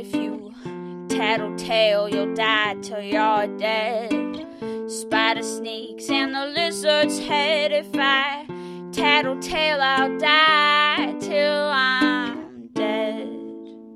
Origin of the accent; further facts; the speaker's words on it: Milwaukee, Wisconsin, United States; I am from Milwaukee, Wisconsin.